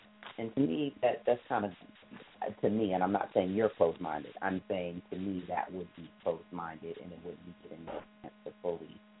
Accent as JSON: {"language": "English", "region": "Virginia", "country": "United States", "tie": "born or raised there", "also_born_or_lived": "Texas", "said": "I'm born and raised in Texas until I was 12, and then I lived in Virginia afterwards. So that's where I quote unquote grew up. You know, I grew up longer than when I was living in Texas."}